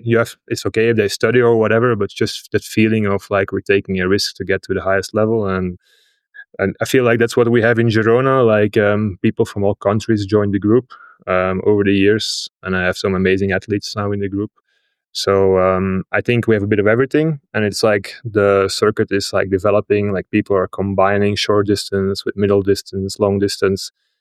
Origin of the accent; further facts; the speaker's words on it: Flanders, Belgium; I'm from Belgium, from the Flemish parts.